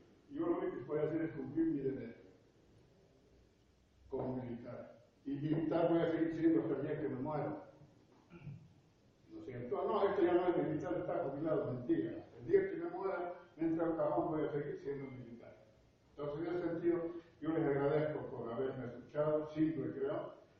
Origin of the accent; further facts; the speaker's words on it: Santa Cruz, Bolivia